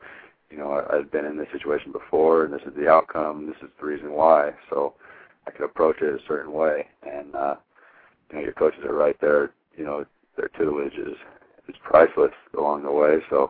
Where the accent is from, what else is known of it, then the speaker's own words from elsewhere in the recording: Hermiston, Oregon, United States; It was huge because growing up from where I'm from, was not a lot of people come out of Hermiston with Division I scholarships